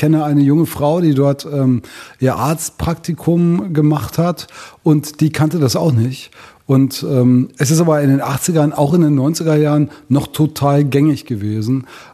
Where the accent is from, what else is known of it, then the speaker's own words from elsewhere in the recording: Telgte, North Rhine-Westphalia, Germany; Ich selber bin Westfale, ich bin in der Nähe von Münster, in der Wallfahrtsstadt Techte groß geworden.